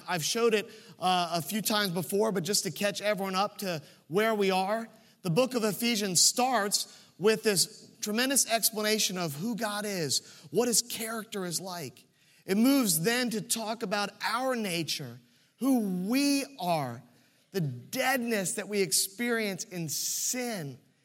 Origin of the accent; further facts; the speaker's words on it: Virginia, United States; I got to do something that I'd always wanted to do growing up in Virginia, but never had done before.